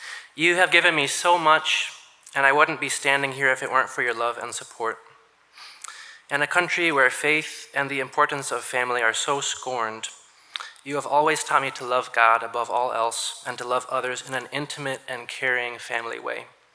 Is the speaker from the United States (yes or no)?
yes; Minnesota, United States; This is a very exciting day. I just created you in Minnesotan, my mother tongue, and now I will translate for the non-Minnesotans in the room.